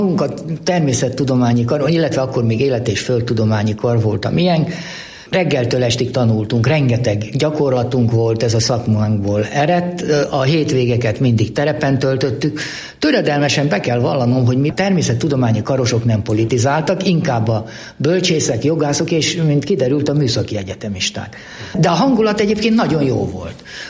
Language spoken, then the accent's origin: Hungarian; Újkígyós, Békés, Hungary; also born or lived in Budapest / Pusztanagyoszlár; Ott nevelkedtem 5 éves koromig, majd aztán átkerültünk Békés megyébe Újkígyósra, ahol a Wenckheim uradalomban kapott édesapám állást, és az újkígyósi Frigyes Majorban laktunk 1946-ig.